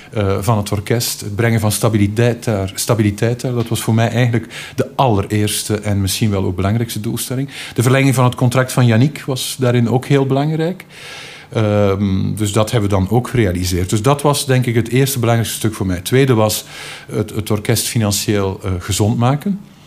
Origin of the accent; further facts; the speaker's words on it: Flanders, Belgium; Als Vlaming